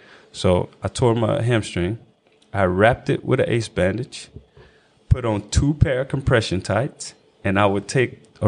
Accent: Alabama, United States; I'm a big guy on loyalty, and that's just something you get growing up in Alabama.

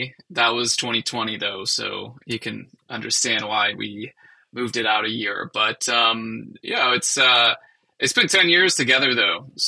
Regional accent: Ohio, United States; Yeah, I mean, I grew up in outside of Cleveland, Ohio, hence the Browns fan comment.

